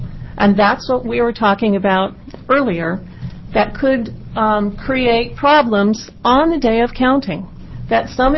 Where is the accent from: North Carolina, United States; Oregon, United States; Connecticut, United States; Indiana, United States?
Oregon, United States; Portland; I'm from Portland. I'm a real estate broker.